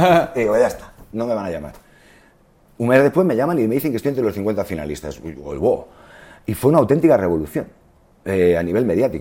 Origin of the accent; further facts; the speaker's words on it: Spain; no saben que somos españoles